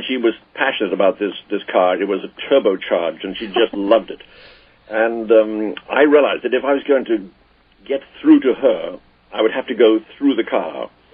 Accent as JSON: {"language": "English", "region": "England", "country": "United Kingdom", "said": "You know, I have a trouble with being English in that one doesn't talk about oneself in England."}